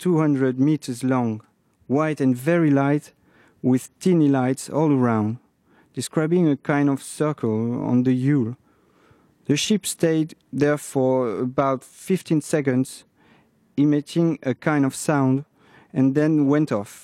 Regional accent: Grasse, Provence-Alpes-Côte d'Azur, France; English is a second language; from Grasse, Côte d'Azur, France.

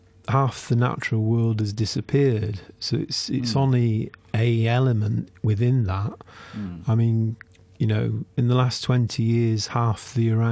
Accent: Yorkshire and the Humber, United Kingdom; Well, I come from Yorkshire and I was brought up, my father had a kind of small holding with various animals, and there was a pig farm on one side

